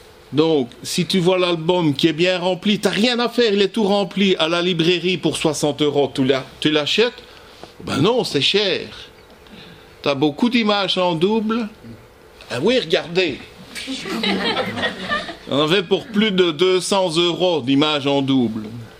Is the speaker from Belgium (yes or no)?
yes; Belgium; Chez nous en Belgique, on a le journal des enfants